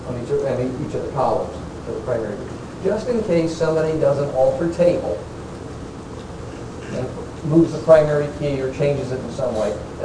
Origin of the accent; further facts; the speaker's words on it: Utah, United States; since I'm from Utah, terribly behind my neighbors.